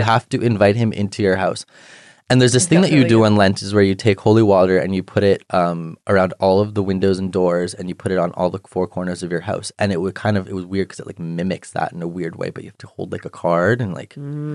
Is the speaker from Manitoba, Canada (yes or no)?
yes; St. Ambrose, Manitoba, Canada; I'm from St. Ambrose.